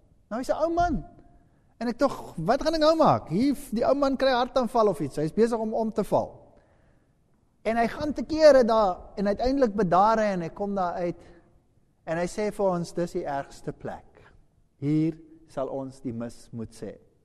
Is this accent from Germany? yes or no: yes; Germany; ek is nou 'n Duitser